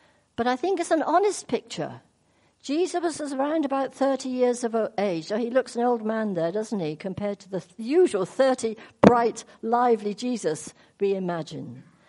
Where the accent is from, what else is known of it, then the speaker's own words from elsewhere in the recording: South West England, United Kingdom; accent: Devon; I come from Devon, and when I speak Devon, people think I'm a bit thick.